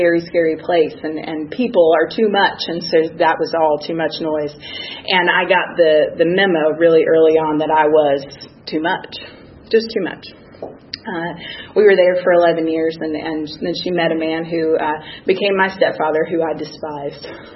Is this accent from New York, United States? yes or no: no; Knoxville, Tennessee, United States; born there; I was born in Tennessee, a little town, now not so little, Knoxville in 1980.